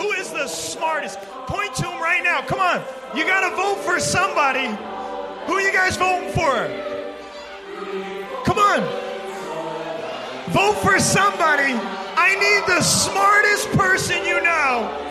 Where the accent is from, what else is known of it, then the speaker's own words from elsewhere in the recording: New York, United States; Yeah. I'm originally from New York.